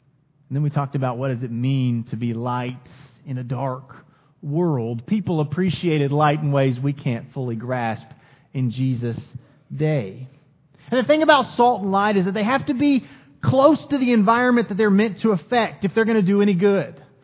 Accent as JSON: {"language": "English", "town": "Quito", "region": "Pichincha", "country": "Ecuador", "tie": "born or raised there", "said": "I remember growing up in Quito, Ecuador. I remember the power would go out all the time there on the streets of Quito."}